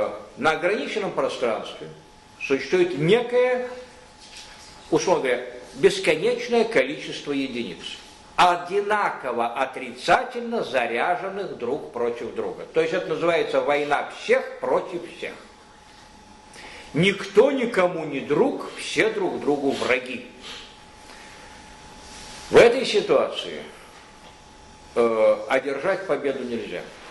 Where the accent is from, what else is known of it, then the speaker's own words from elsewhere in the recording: Saint Petersburg, Russia; Я говорю, я из Питера, я работаю, я не могу ездить тебе каждый месяц.